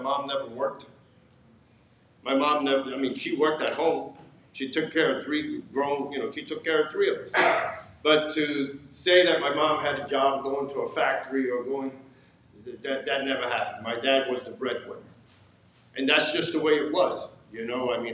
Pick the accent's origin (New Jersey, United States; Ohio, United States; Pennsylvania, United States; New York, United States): New Jersey, United States; Hoboken; also born or lived in Puerto Rico; I was born in the Caribbean. I was born on a little island in Puerto Rico. And my parents moved to New Jersey when I was, I think I was 1 or 2 years old.